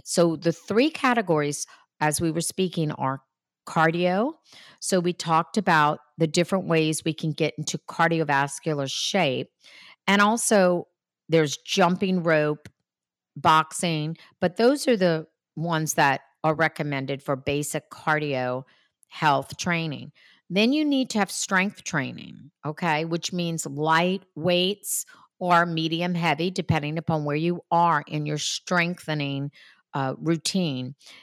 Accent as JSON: {"language": "English", "region": "Louisiana", "country": "United States", "said": "You know, I'm from Louisiana, the South, and so we have a lot of water, and I was born and raised swimming"}